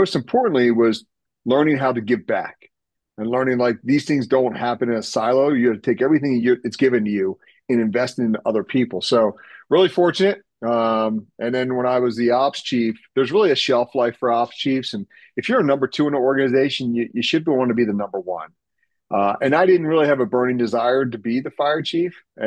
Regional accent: Baltimore, Maryland, United States; so I'm born and raised in Baltimore. The Orioles are my team.

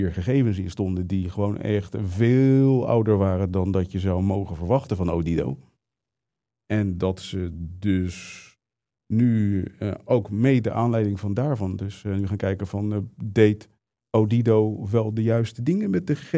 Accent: Leiden, South Holland, Netherlands; accent: Leiden; mijn accent is daar te Leids voor.

